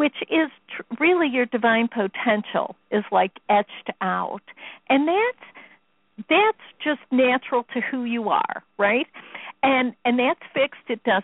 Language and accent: English; Chicago, Illinois, United States; Listen, I'm from Chicago. We don't use words like that.